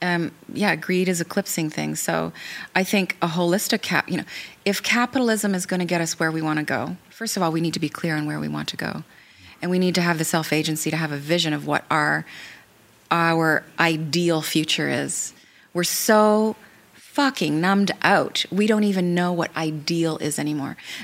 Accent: Canada; And because I'm Canadian.

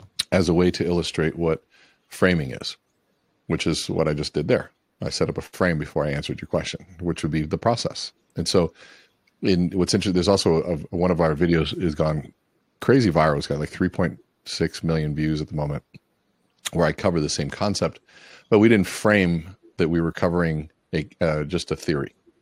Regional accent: Minnesota, United States; also born or lived in Miami, United States; I was born in Miami, Florida, and moved to Minnesota when I was about 7 years old, lived Miami, Minnesota half time until I was about 15, 16 years old.

